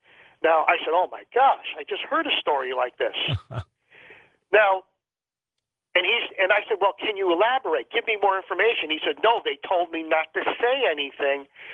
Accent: United States; had to get out of my American clothes and dress in more traditional clothes because I was a target as an American

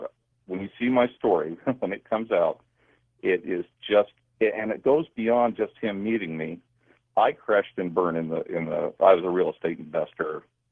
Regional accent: Tucson, Arizona, United States; born there; I was born in Tucson, Arizona.

